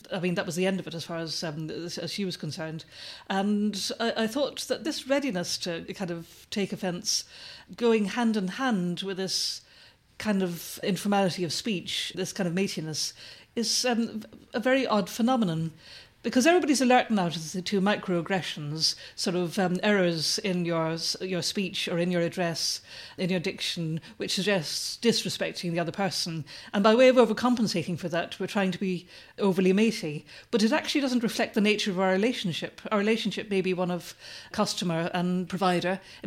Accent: Ireland; And when I was growing up in Ireland, though, you had a kind of etiquette

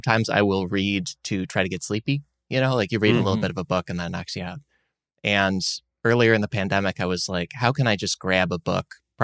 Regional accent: Illinois, United States; I grew up with winter outside Chicago, and then I went to college in winter in Syracuse.

